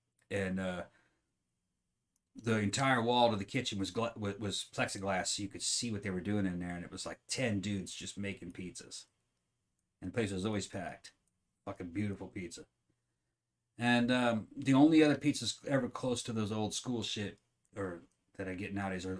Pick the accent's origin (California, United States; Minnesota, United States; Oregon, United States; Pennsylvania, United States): California, United States; some of the mom-pa pizzerias that I grew up with in California, man, were fantastic